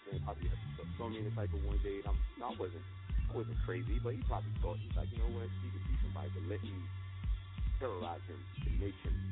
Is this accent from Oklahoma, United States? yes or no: no; Bronx, New York, United States; You know, it's home. You know, it's, you know, like, it's a mecca of our culture. And, you know, I was, you know, blessed enough to grow up within it.